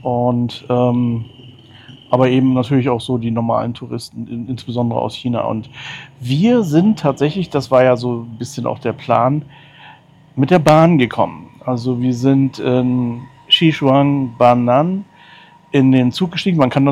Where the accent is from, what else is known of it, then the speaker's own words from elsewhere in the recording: East Germany, Germany; Ich bin ja im Osten aufgewachsen